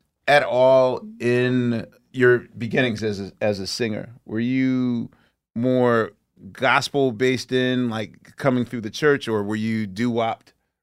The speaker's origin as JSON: {"language": "English", "town": "Philadelphia", "region": "Pennsylvania", "country": "United States", "said": "I'm from West Philly."}